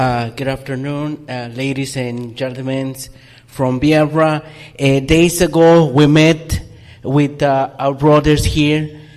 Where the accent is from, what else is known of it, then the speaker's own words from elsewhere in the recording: Oaxaca, Mexico; English is a second language; I'm from Oaxaca, Mexico, the Central America. We are Native Americans. We consider ourselves as a Native American because we born in America.